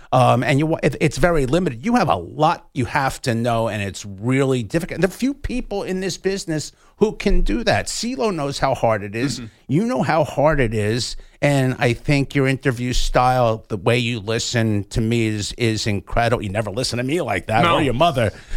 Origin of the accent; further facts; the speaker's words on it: Passaic, New Jersey, United States; I used to listen to the Bill Corsair show on WCAU in Philadelphia when I was growing up in Passaic, New Jersey, at 6 years of age to 10 years of age.